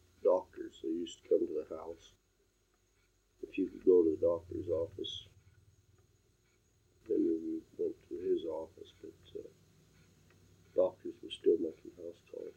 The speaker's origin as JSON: {"language": "English", "town": "Salt Lake City", "region": "Utah", "country": "United States", "tie": "born there", "said": "I was born in March 22nd, 1940 in Salt Lake City, Utah."}